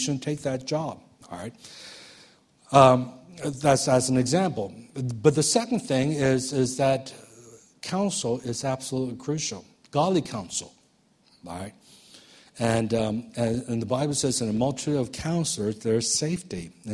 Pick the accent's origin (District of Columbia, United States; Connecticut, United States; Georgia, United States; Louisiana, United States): District of Columbia, United States; Washington; now in California, United States; when God called me to come to California after growing up in the Washington, D.C. area all my life